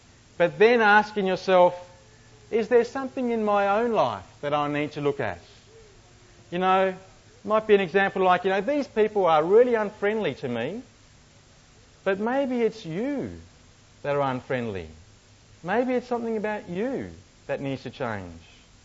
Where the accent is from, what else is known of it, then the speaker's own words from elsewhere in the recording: South Africa; As a South African, Australia lacks integrity.